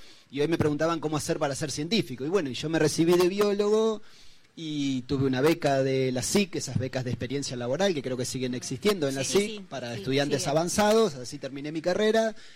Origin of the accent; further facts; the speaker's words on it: Nueve de Julio, Buenos Aires Province, Argentina; Yo también en mi pueblo, en 9 de julio, y estudié en una escuela pública, una escuela del Estado.